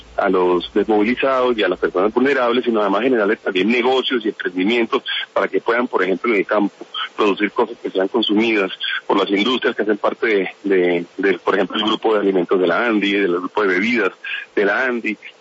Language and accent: Spanish; Colombia; pues evidentemente somos colombianos, ¿no?